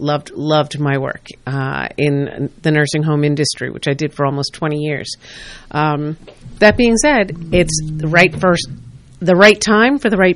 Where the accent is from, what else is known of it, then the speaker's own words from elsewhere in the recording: New Jersey, United States; I live in Somerville, New Jersey, actually, and I've been there for in excess of 25 years. I grew up in Hunterdon.